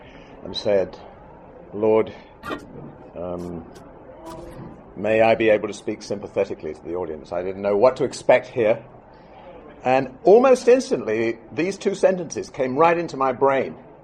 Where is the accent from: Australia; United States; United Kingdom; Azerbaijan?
United Kingdom; England; born there; I'm not a Catholic. I was born in England. I'm an Anglican.